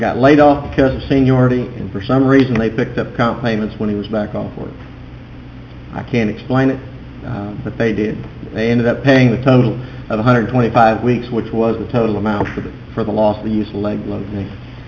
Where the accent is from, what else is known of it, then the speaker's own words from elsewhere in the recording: Texarkana, United States; May it please the court … from Texarkana.